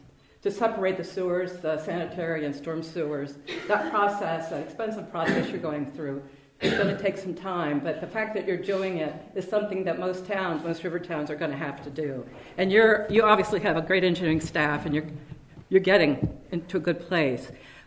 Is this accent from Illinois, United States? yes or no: no; Des Moines, Iowa, United States; because I'm from Des Moines, and I know how our system works